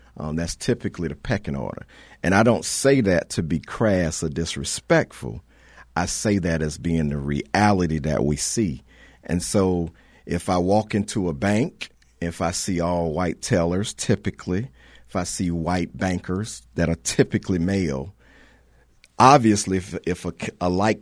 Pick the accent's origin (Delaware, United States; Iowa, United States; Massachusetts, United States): Delaware, United States; Wilmington; OK, I was raised in Wilmington in the inner city, went to a private school K through eighth that taught mastery.